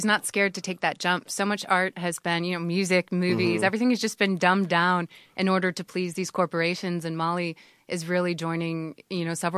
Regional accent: Midwest, United States; Because I grew up in the Midwest, Joe, and we were fed, talk about propaganda.

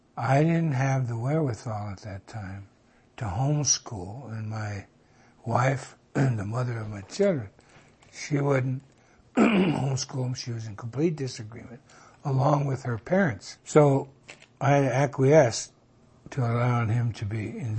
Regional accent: United States; When I was growing up in America, we had one forced inoculation.

